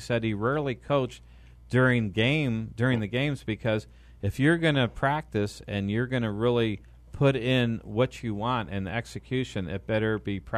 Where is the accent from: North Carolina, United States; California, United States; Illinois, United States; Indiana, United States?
California, United States; Los Angeles; now in Phoenix, United States; I grew up in Los Angeles.